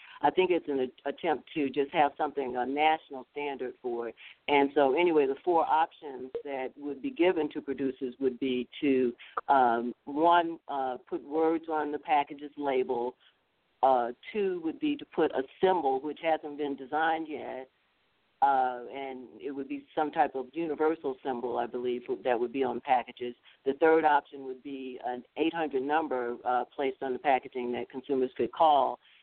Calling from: Tuskegee, Alabama, United States; Hi, Sandy. … I'm calling from Tuskegee.

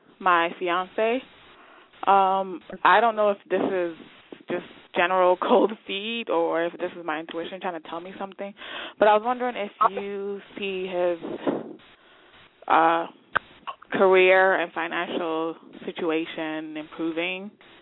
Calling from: Maryland, United States; I'm calling from Maryland.

